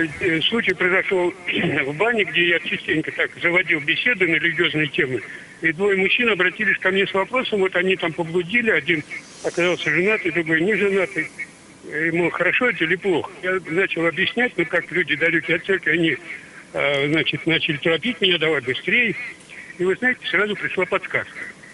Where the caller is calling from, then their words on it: Vladimir Oblast, Russia; Я звоню из Владимирской епархии, скажем так.